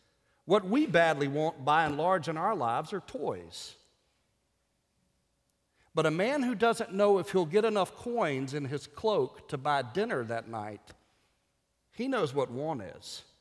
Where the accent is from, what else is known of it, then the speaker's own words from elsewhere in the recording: United States; We're American Christians. We're very casual about it.